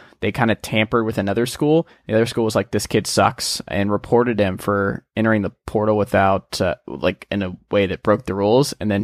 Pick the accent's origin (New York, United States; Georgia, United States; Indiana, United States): Georgia, United States; Atlanta; is it just because we're from Atlanta that I don't mind it?